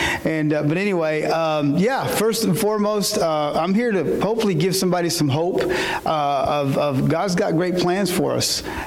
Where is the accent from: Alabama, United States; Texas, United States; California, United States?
Texas, United States; Vernon; So I'm originally from Vernon, Texas, born and raised, and I'm a redneck Mexican.